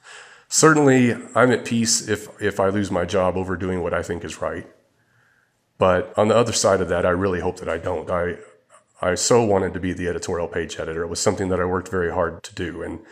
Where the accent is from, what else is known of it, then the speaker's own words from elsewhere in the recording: Arkansas, United States; But I look at my hometown paper in Arkansas. It's locally owned.